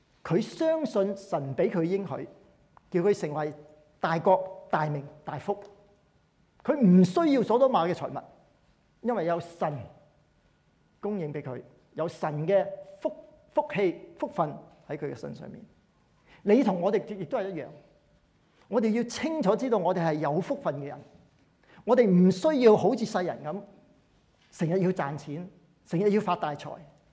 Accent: Hong Kong; 如果我们香港人

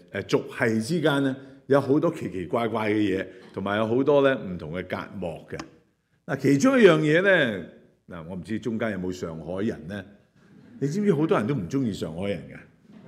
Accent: Hong Kong; born there; 因為我爸爸是天津人嘛。不過在香港人中間，我告訴你我是香港人，對不對？因為我在香港出世。

